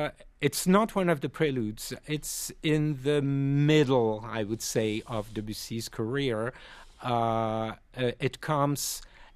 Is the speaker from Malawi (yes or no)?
no; France; English is a second language; it's in my blood because I'm French. I grew up in France